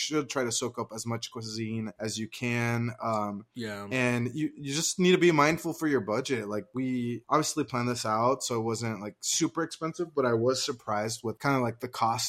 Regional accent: Idaho, United States; And we're like, oh, yeah, no, we're from Idaho.

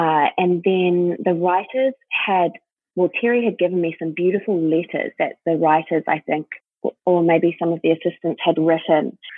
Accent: New Zealand; I'm from New Zealand

